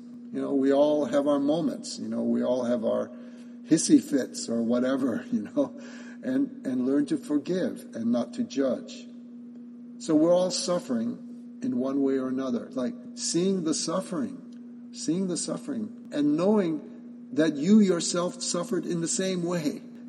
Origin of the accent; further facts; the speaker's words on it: Hawaii, United States; I said, "Yeah, actually, I am from Hawaii. I'm driving back to Hawaii now.